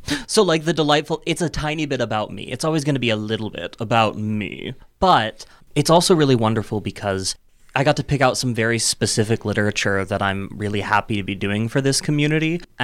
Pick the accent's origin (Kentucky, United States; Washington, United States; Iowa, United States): Iowa, United States; West Des Moines; I'm a performer from the West Des Moines area.